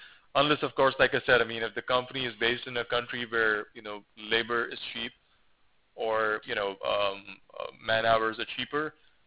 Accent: Pakistan; now in California, United States; I come from Pakistan, but I've been in the USA for most

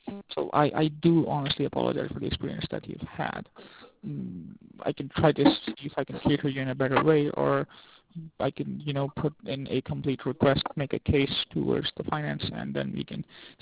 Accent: South Africa; also born or lived in Illinois; now in New York, United States; by background, I'm from South Africa, then I moved to Illinois, and now I'm in New York. I moved, like, seven years ago. Nine years ago

